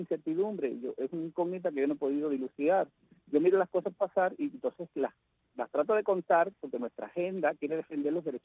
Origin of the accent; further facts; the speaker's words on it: Caibarién, Villa Clara, Cuba